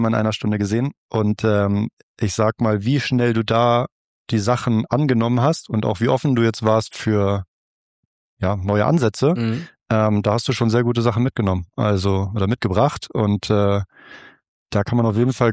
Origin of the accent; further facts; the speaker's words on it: Hamburg, Germany; also born or lived in Augsburg; also ich komme aus Hamburg, habe da meine Ausbildung am Flesensee gemacht, also Richtung Rostock.